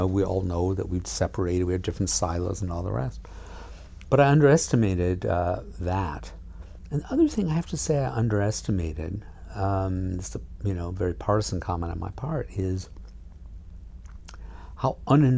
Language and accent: English; Michigan, United States; I grew up in Macomb County. There's a town called Warren.